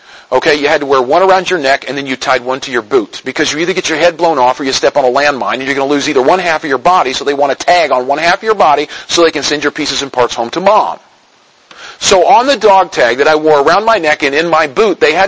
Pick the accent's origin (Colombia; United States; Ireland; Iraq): United States; born there; "Must be a Christian. I was born in the States."